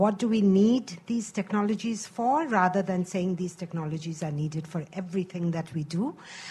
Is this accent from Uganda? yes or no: no; India; I come from India.